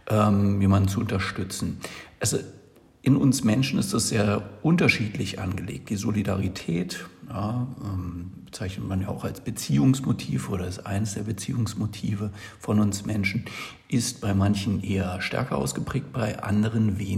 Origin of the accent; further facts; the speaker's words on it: Berlin, Germany; now in Leipzig, Germany; seitdem ich in Leipzig lebe. Denn selbst bin ich im Westen, also in Berlin-West, aufgewachsen und war 18, als die Mauer fiel.